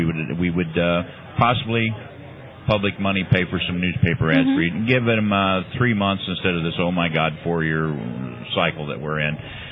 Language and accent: English; Ohio, United States; I can think of, you know, I'm originally from Ohio, and in Columbus, Ohio, for example